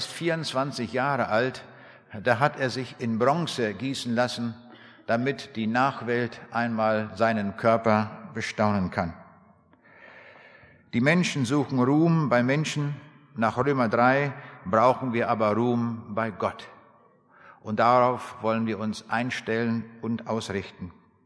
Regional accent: Braunschweig, Lower Saxony, Germany; Ich komme aus der Stadt Braunschweig

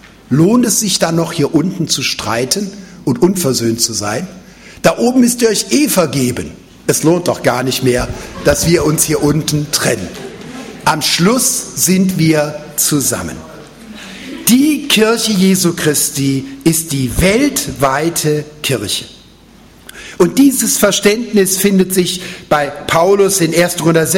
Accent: Cologne, North Rhine-Westphalia, Germany; born there; in meinem Geburtsort in Köln, da war ich ein Wüstgläubiger, weil die alle katholisch waren. Und ich als Evangelischer, mit Zivert Emma oder ohne, war in der Minderheit.

